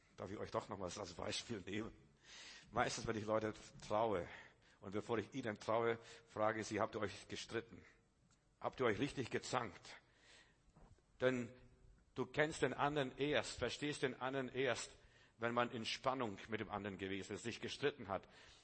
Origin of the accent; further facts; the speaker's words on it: Klaipėda County, Lithuania; Ich bin ja in Litauen groß geworden und wir haben einen schönen Schweinestall gehabt.